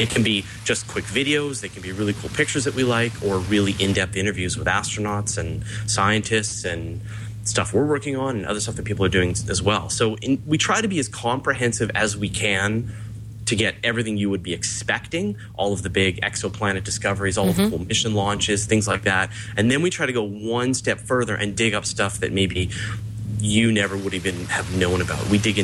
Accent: Canada; accent: Canadian; There, you happy? A boot. There. That's my Canadian accent for you.

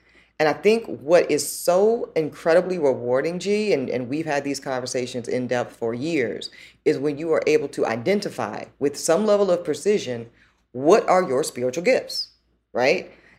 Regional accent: the South, United States; You know, gee, I'm a daughter from the South.

